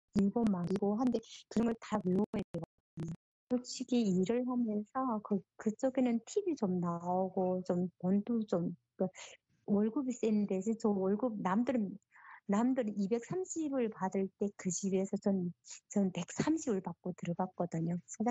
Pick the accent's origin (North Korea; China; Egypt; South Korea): North Korea; 제가 이북 사람이 탈북민이니까